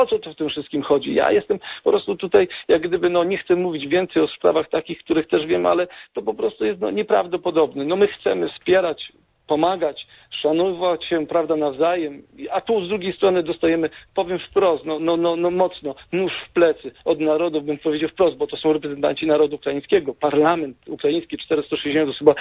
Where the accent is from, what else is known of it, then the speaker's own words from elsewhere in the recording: Wiązownica, Subcarpathian Voivodeship, Poland; Wtedy, kiedy palono moją rodzinną miejscowość w Wiązownicy, moja mama miała 18 lat